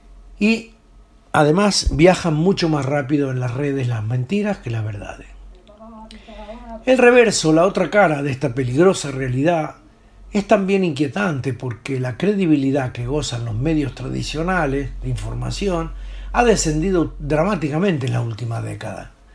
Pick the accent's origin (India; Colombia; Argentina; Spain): Argentina; nos avergüenza como argentinos ante el mundo